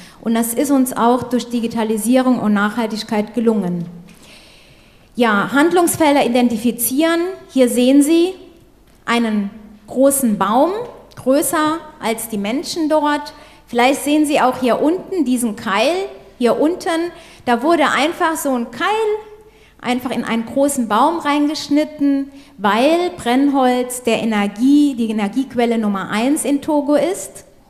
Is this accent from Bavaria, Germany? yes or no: yes; Nuremberg, Bavaria, Germany; ich komme aus Nürnberg